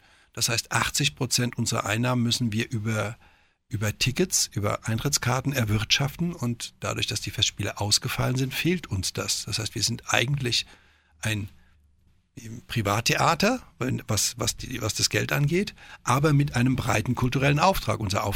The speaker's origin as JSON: {"language": "German", "region": "Northern Germany", "country": "Germany", "said": "Als Norddeutscher kann einem so ein Lapsus mal passieren."}